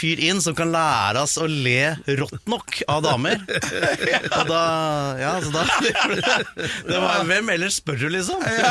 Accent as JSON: {"language": "Norwegian", "town": "Krokstadelva", "region": "Buskerud", "country": "Norway", "tie": "born or raised there", "also_born_or_lived": "Stord / Solbergelva", "said": "Jeg er jo egentlig fra Krokstadelva, Solbergelva og Stord."}